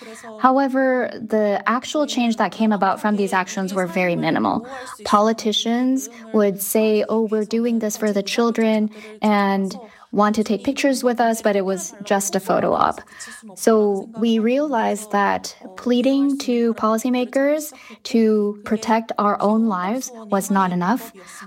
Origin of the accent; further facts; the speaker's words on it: Seoul, South Korea; So yes, I was born and raised in Seoul, which is a very densely populated city.